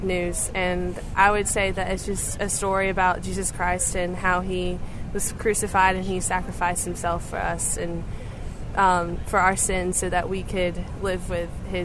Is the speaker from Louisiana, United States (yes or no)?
no; Greenville, South Carolina, United States; Greenville, South Carolina.